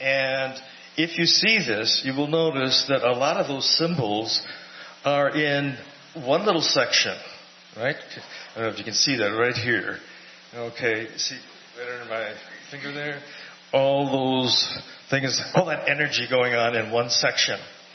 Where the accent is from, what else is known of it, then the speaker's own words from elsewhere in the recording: Milwaukee, Wisconsin, United States; He is from my hometown of Milwaukee.